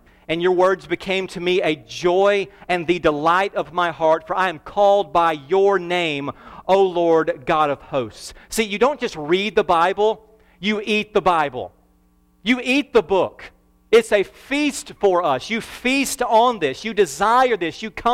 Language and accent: English; the South, United States; I've never seen those before, but I'm from the South. We don't have much things like that down there.